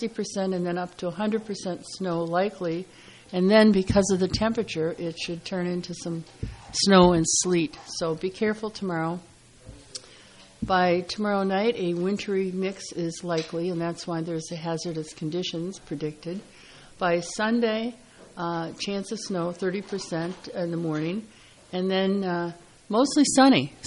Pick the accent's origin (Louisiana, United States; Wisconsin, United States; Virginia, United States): Wisconsin, United States; maybe that's because I grew up in Wisconsin, we always kept an extra coat in the car or truck